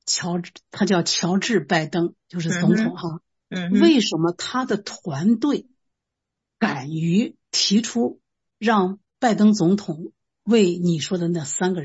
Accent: China; 虽然我是个中国人啊，美国的这些我也没有资格评，但是我可以谈谈我的看法。

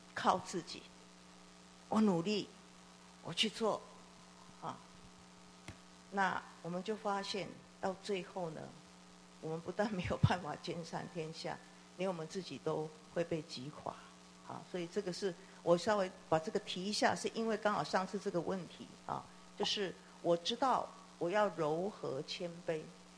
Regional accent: China; 当我们身为一个中国人，特别是中国人哈，我们有自己的啊这样的一个传统性的那个在里面的时候啊

